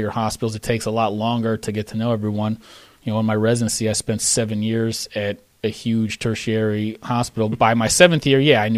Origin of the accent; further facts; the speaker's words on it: Chicago, Illinois, United States; now in Grand Rapids, United States; I mean, I lived in Philadelphia for residency. My wife's from New York. I grew up in Chicago.